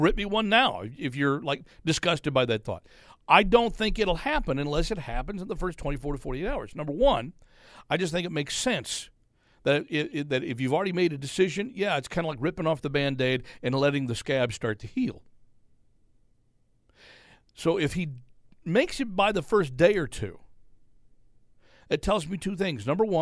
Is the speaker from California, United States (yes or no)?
no; Texas, United States; You know, to those, for instance, you know, a lot of you know I grew up in Texas, right? You know, I grew up a fan of the Dallas Cowboys because that's just where I grew up.